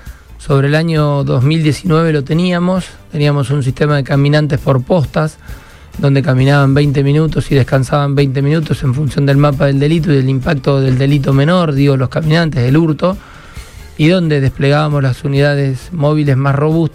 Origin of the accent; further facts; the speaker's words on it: Hugues, Santa Fe, Argentina; moved away as an adult; De un pueblo del sur de la provincia de Santa Fe. Me vine a estudiar a los 19 años.